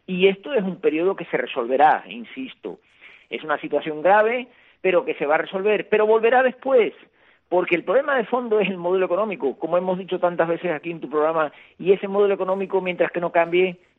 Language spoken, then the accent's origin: Spanish; Santiago de las Vegas, Havana, Cuba; born there; desde allá, desde Alquízar, Güines, Bejucal, de la zona donde yo nací, Santiago de las Vegas